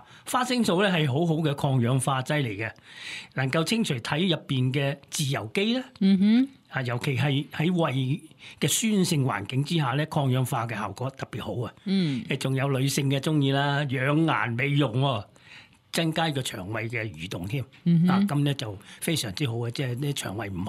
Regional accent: Guangdong, China; 我广东人最中意食饮汤噶啦

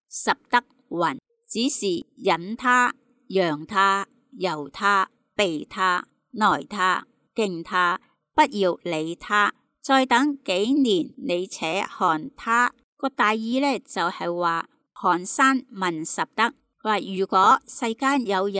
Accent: Guangdong, China; 咁我觉得我哋广东人向呢一方面啲说话都几好㗎

